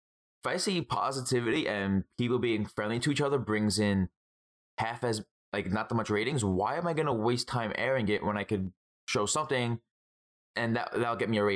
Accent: Italy; I'm Italian.

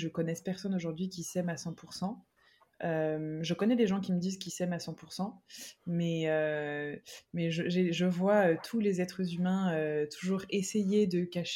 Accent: France; moi, je parle de la France parce que je suis française

